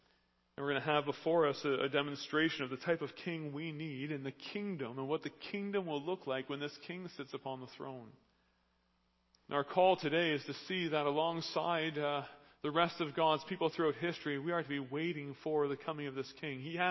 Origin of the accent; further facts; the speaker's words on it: Canada; Caveat, I know we're Canadian, but go with me for a little while.